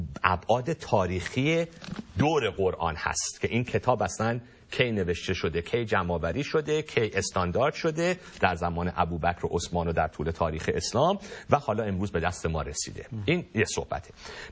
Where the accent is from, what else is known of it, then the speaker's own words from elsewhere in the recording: Iran; moved away; وقتی خودم از ایران اومدم بیرون و خودم به این سوال رسیدم